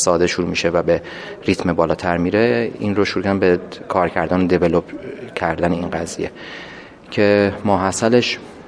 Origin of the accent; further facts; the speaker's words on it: Kashan, Isfahan, Iran; انگیزه اصلی منم از اینجای بود که من اصالتا کاشانیم